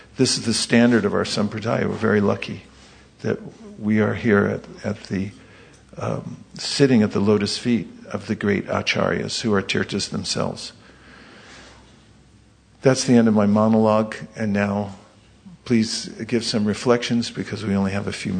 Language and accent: English; California, United States; I'm from California, where are you from?